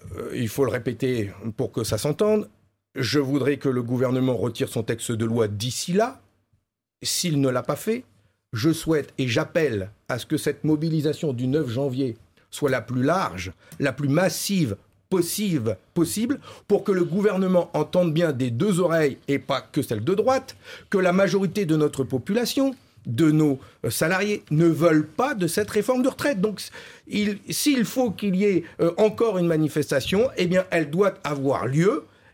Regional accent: Hauts-de-France, France; Deux, chez moi dans le Nord-Pas-de-Calais, où il y a beaucoup de personnes en situation de pauvreté

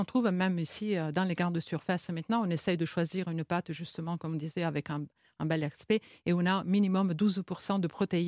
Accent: Italy; En tant qu'Italienne, spaghetti.

